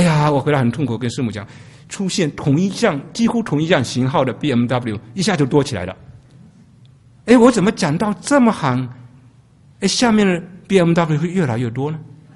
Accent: Fujian, China; now in United States; 我们福建老乡那里，偷渡来美国的有些拿到绿卡的时候

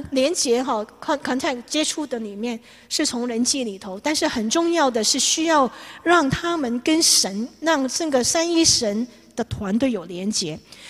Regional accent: Hong Kong; also born or lived in Taiwan; now in New York, United States; 我跟我先生都不是大陆背景的，我先生是巴西华侨，我是香港人哦。后来到台湾侨生，在台湾八年，然后到美国，到纽约读 graduate school

